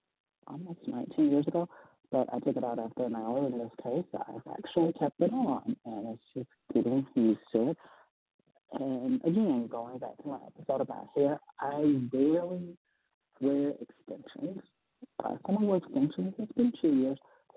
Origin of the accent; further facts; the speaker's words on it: Georgia, United States; I'm from Georgia. I like my Coca-Cola.